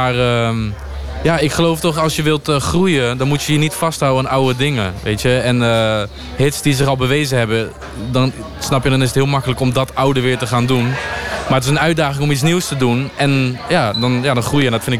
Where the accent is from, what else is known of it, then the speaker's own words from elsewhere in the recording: Netherlands; als ik in Amerika ben en ik zeg dat ik uit Nederland kom